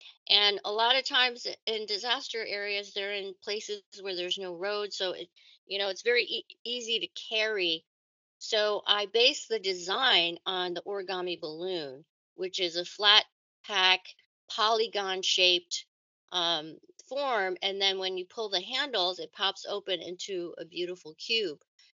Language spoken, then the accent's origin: English; United States; And I was taught that by my mother, being Korean and Asian, growing up in the United States.